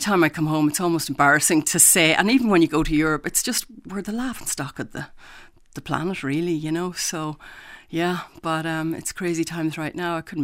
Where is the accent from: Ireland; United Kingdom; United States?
Ireland; accent: Irish; of course, everyone always picks up on my Irish accent straight away.